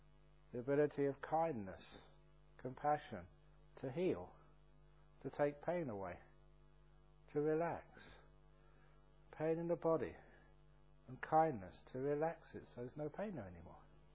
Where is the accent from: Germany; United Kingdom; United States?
United Kingdom; London; I still remember just growing up in London, just always having scabs on my knees